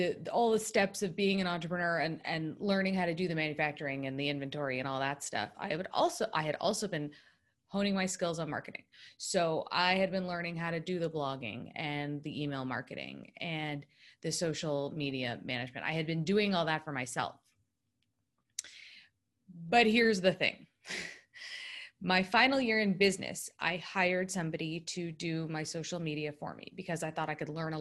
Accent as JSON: {"language": "English", "country": "Canada", "tie": "born or raised there", "also_born_or_lived": "United States", "moved": "as an adult", "said": "I grew up in Canada. And when I graduated from college, I ran away to LA because I was the only one in my family who was born in the US."}